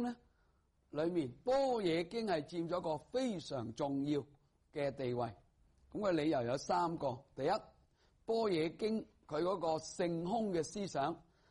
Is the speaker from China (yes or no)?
yes; China; 咁我哋中国人嘅翻译嘅经典呢就有一个好处。